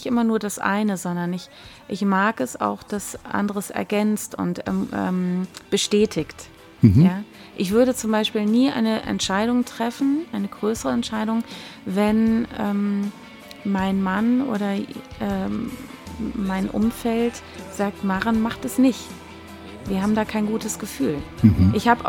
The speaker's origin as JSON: {"language": "German", "region": "Hamburg", "country": "Germany", "tie": "born or raised there", "also_born_or_lived": "London", "said": "Nee, ich habe meine Teenie-Zeit in Hamburg zugebracht. Also ich bin aus London damals nach Hamburg gekommen"}